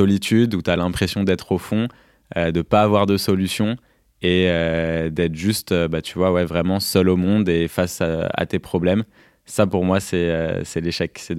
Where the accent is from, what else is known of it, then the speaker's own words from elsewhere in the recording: Paris, Île-de-France, France; même si je suis parisien, donc bon, c'est un peu biaisé